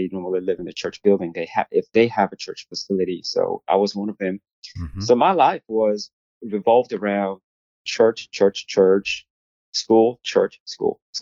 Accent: South Korea; English is a second language; moved away as an adult; now in United States; I'm made in Korea, as Kevin mentioned. So I was born in Korea, grew up in Korea, and I got married in Korea, had my first child in Korea.

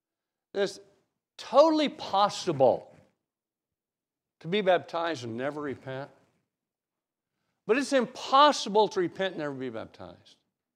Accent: Wichita, Kansas, United States; My dad, I grew up in Wichita, Kansas, the West Douglas Church of Christ, my home congregation.

